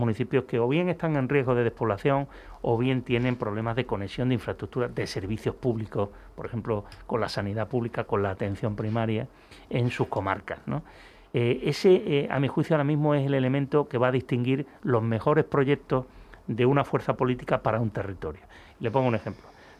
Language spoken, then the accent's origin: Spanish; Seville, Andalusia, Spain; a mí como sevillano me da mucho coraje